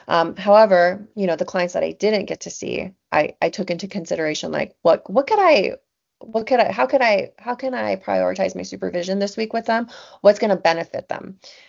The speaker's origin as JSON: {"language": "English", "region": "California", "country": "United States", "said": "I'm from California. So like in California, we have like mid-tier level."}